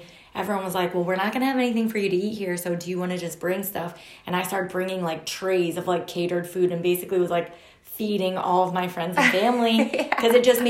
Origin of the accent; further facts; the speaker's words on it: Pennsylvania, United States; I grew up in the Lehigh Valley. I did move around a little bit, but I ended up, you know, settling here and putting my roots down here.